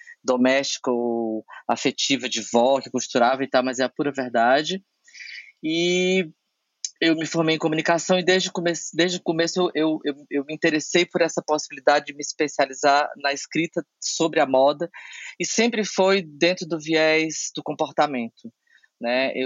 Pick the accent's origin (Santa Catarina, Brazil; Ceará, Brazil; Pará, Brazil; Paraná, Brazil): Ceará, Brazil; now in São Paulo, Brazil; eu sou cearense, radicado em São Paulo há 28 anos